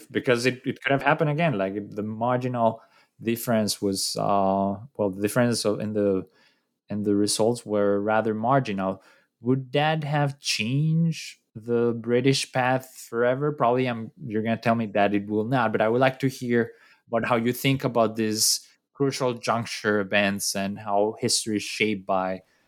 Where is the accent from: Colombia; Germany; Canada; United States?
Colombia; I'm from Colombia